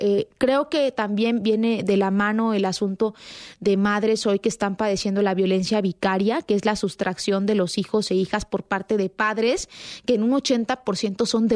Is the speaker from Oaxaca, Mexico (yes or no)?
yes; Oaxaca, Mexico; now in Mexico City, Mexico; primero en Oaxaca, de donde soy, después en Ciudad de México, que es donde vivo